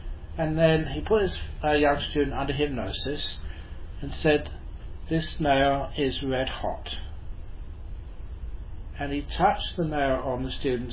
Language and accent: English; Australia; Because she knew I was from Australia.